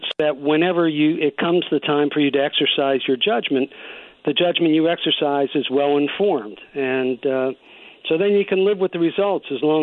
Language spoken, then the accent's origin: English; Pennsylvania, United States; My dad was, although I grew up in Pennsylvania, my dad was from Brooklyn. My mother was from the Bronx.